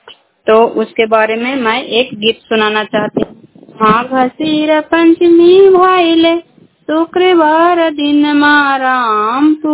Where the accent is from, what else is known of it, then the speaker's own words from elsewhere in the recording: India; मैं क्रय ब्लॉक से बिलोंग करती हूँ।